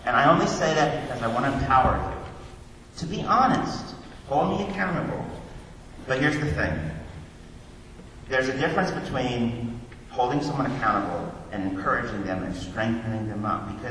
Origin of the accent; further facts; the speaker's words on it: Kansas City, Missouri, United States; I've been in Baptist churches. I grew up in Kansas City, Missouri.